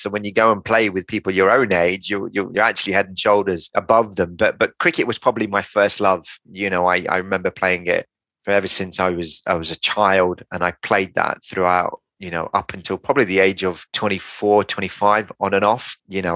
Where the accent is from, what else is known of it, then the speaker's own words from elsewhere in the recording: Kingston, London, United Kingdom; we grew up in Kingston. It was a council house that we grew up in. Very humble beginnings